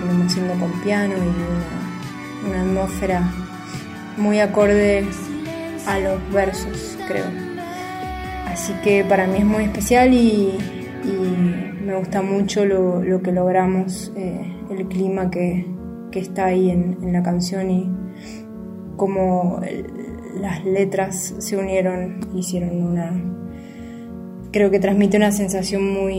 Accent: Mendoza, Argentina; soy música de Mendoza.

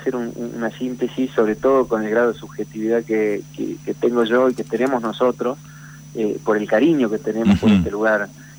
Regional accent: Salta, Argentina; born there; nací en Salta Capital, uh-huh.

